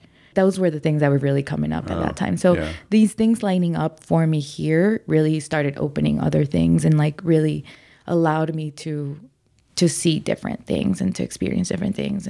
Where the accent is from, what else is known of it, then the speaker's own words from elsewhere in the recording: Aurora, Colorado, United States; also born or lived in Jamaica; I grew up on Colfax and Moline. So I grew up in Aurora, right, on Colfax. And we lived on Colfax in Jamaica when we first arrived.